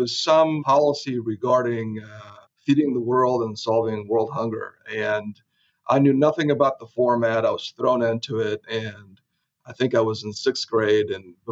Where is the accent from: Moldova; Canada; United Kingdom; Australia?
Moldova; English is a second language; moved away as an adult; now in United States; But I grew up in a tiny little country in Eastern Europe called Moldova.